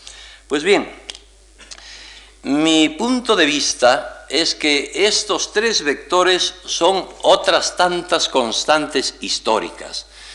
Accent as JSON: {"language": "Spanish", "region": "Galicia", "country": "Spain", "said": "en mi tierra, en Galicia, donde abundan tanto los menciñeiros"}